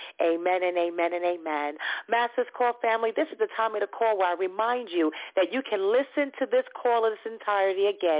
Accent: New York, United States; although she is from my home state, New York.

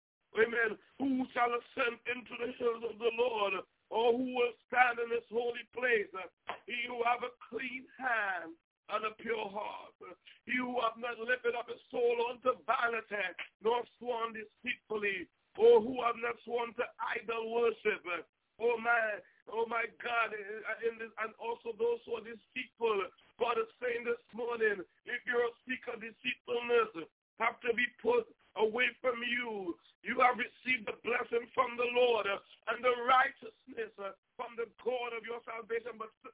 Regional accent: Trinidad & Tobago; now in United States; So when I came to America from Trinidad and Tobago, I came what you may call undocumented, as a lot of people did.

